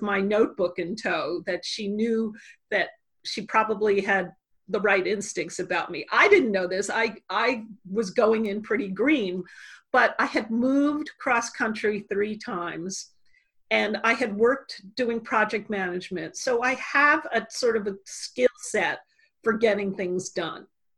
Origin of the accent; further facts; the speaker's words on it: New York City, New York, United States; and I'm from New York. So I got my best New York girl on